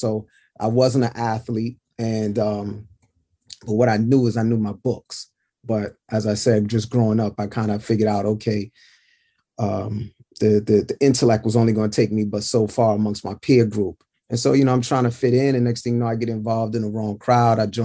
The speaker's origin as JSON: {"language": "English", "town": "Brooklyn", "region": "New York", "country": "United States", "tie": "born or raised there", "said": "I was the only child. And so, you know, growing up in Brooklyn, being dark-skinned or being intelligent, there were a lot of things you got just picked on, you know, picked about."}